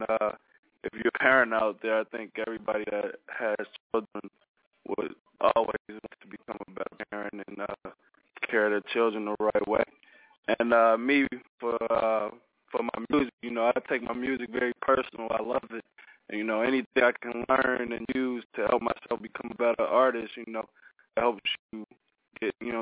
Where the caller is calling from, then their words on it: Pittsburgh, Pennsylvania, United States; I'm calling right now from Tree Shack Studios, Pittsburgh, PA